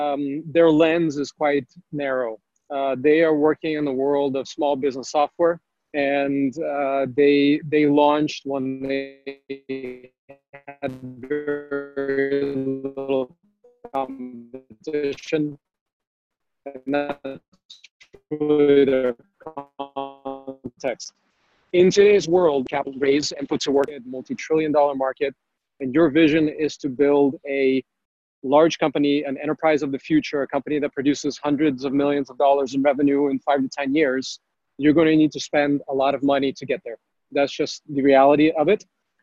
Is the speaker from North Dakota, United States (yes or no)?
no; Cupertino, California, United States; also born or lived in Odessa; I was born in Odessa, Ukraine, grew up in Cupertino